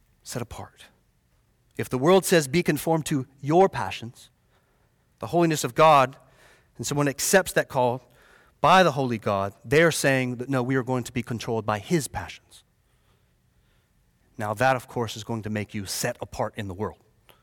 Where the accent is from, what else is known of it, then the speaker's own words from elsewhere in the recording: United States; born there; I'm an American. I was born in America. It's sort of the culture I learned.